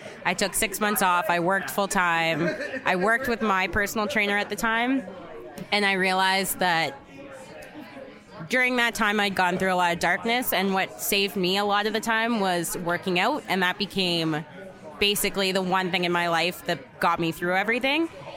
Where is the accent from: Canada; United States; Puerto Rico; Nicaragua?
Canada; Ottawa, Ontario; now in Calgary, Canada; Like, 90% of my friends were born and raised in Calgary, but I'm from Ottawa.